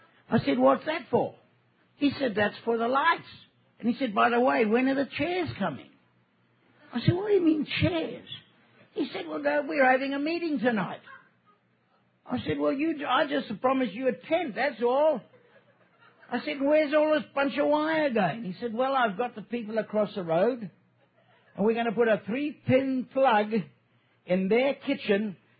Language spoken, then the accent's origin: English; Scotland, United Kingdom; And I'm Scottish. I want my $20.